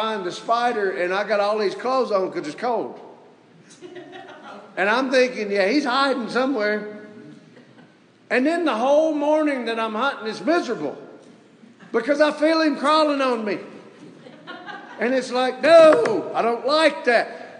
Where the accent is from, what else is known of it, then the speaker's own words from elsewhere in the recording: Mississippi, United States; When I was a young boy, I was raised in Mississippi. And I loved to fish and hunt.